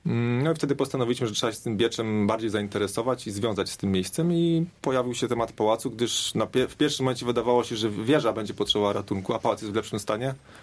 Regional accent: Gdańsk, Pomeranian Voivodeship, Poland; now in Berlin, Germany; Ja w ogóle pochodzę z Gdańska, mieszkam w Berlinie, tak więc w ogóle nie z tych okolic.

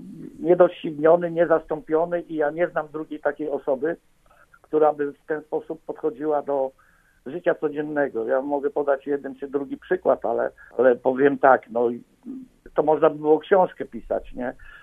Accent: Gorzów Wielkopolski, Lubusz Voivodeship, Poland; Ja byłem bardzo dumny z tego, że byłem gorzowianinem, tak, że mogłem się utożsamiać z tym miastem i z wynikami Stali Gorzów.

